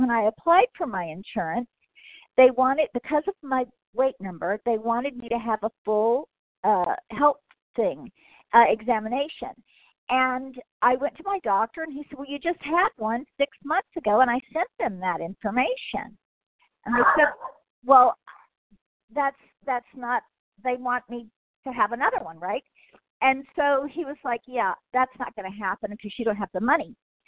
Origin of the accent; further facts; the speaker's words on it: California, United States; I'm recovered from Southern California.